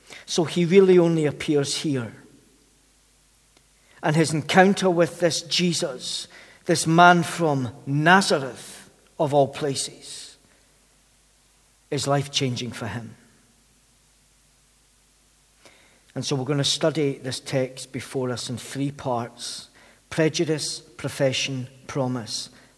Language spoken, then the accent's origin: English; Glenrothes, Scotland, United Kingdom; Or because I'm from Glenrothes, it's like somebody coming from Kirkcaldy.